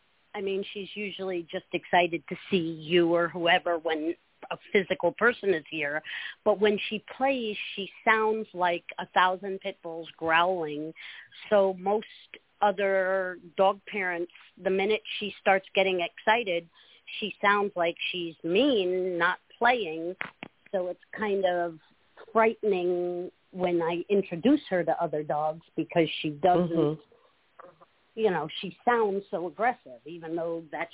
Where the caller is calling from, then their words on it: Holly Hill, Florida, United States; in Holly Hill, Florida.